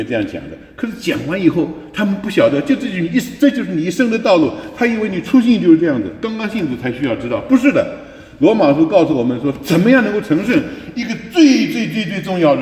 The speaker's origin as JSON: {"language": "Chinese", "country": "China", "said": "那个跟我们中国人持守中国的文化也没有两样"}